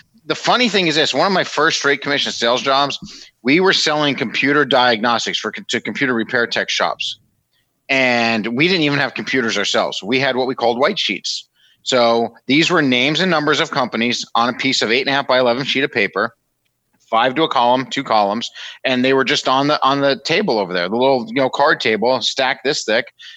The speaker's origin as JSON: {"language": "English", "town": "White Plains", "region": "New York", "country": "United States", "said": "So I was originally from the Westchester, White Plains, New York area."}